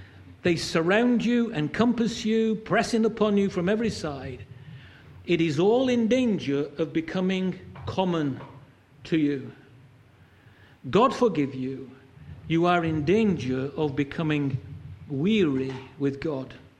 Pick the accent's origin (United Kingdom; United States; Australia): United Kingdom; Manchester, North West England; Because I come from Manchester